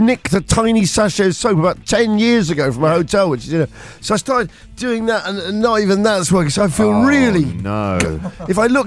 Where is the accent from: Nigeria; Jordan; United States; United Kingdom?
United Kingdom; South East England; We're from Surrey. We're tigers, really.